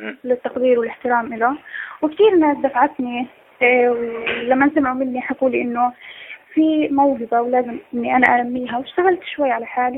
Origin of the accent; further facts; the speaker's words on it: Gaza, Gaza Strip, Palestine; ممكن في شاعر عندنا بغزة